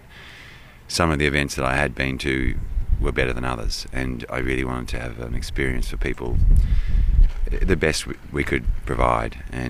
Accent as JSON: {"language": "English", "town": "Dandenongs", "region": "Victoria", "country": "Australia", "said": "I'm from the Dandenongs, just outside of Melbourne."}